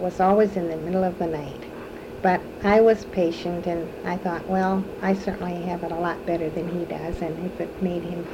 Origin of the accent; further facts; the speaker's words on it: Nashville, Michigan, United States; was close to my hometown of Nashville, Michigan.